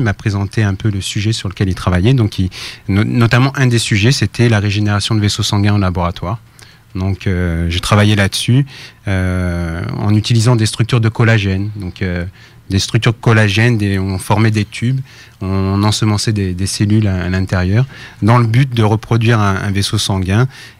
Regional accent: Paris, Île-de-France, France; Donc, je viens de France, de Paris, plus exactement.

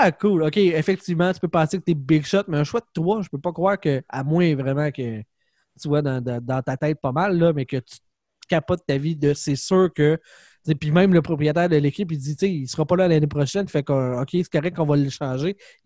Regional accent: Alma, Quebec, Canada; moi, je viens du Lac-Saint-Jean, fait que c'est correct.

